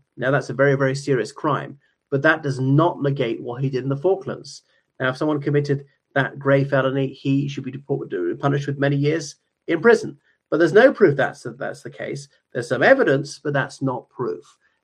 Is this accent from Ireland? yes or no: yes; Ireland; from Ireland.